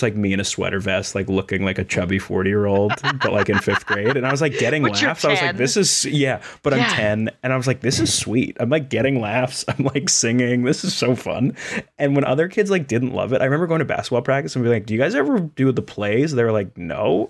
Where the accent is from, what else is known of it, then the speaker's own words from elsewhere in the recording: New York, United States; I grew up on Long Island, so we'd go to see Broadway shows